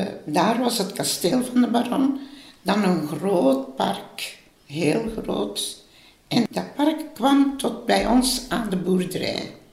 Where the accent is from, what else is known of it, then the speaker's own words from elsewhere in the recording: Westmalle, Flanders, Belgium; Ik ben van Westmal.